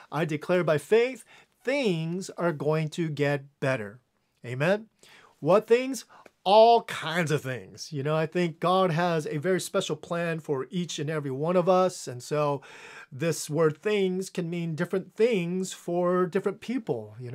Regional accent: United States; And growing up in the States, the word better, we would use the word better in association with sickness

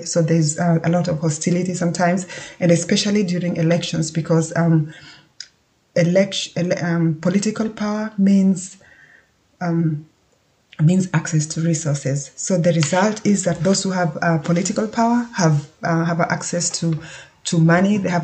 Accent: Kenya; as someone who was born and brought up in Kenya

